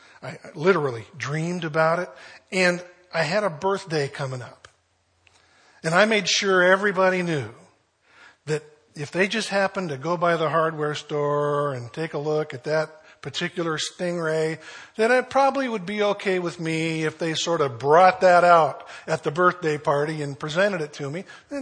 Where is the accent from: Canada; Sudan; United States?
Canada; Vancouver, British Columbia; I grew up in Vancouver. Most of you know that. We moved to Vancouver when I was in kindergarten. I was about that age.